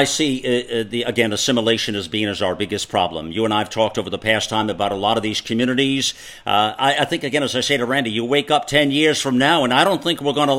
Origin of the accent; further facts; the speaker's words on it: United States; You can call me whatever you want to call me, but I'll tell you what, I'm an American.